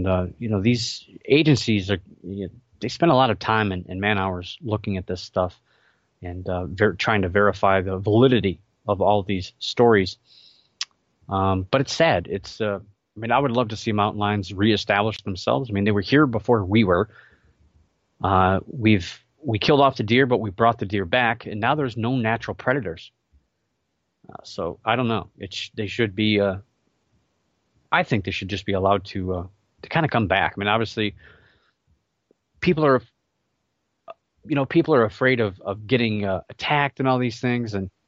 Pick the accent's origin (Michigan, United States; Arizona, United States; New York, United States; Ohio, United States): Ohio, United States; Cleveland; I know I'm from the Cleveland, Ohio area, but we don't really have a football team here.